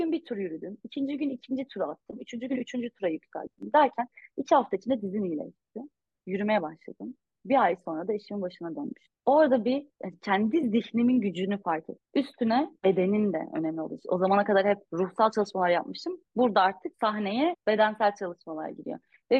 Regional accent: Sivas, Turkey; yani et yemeden nasıl yaşanır? Ben Sivaslıyım yani. Kesin et yenmesi gerekiyor

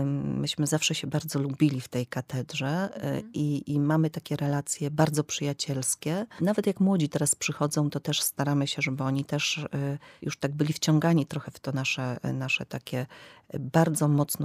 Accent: Ostrów Wielkopolski, Greater Poland Voivodeship, Poland; ja pochodzę z Ostrowa Wielkopolskiego, zakładałam, że wrócę do Ostrowa i będę nauczycielem.

